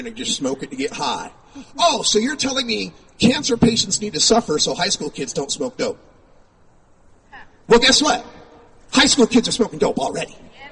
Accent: Idaho, United States; I grew up in Idaho, man. And so I know Republican red state, you know, Christian conservative kind of stuff.

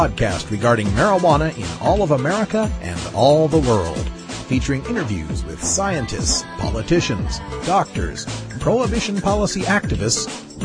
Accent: Portland, Oregon, United States; Joining us from my hometown here in Portland, Oregon

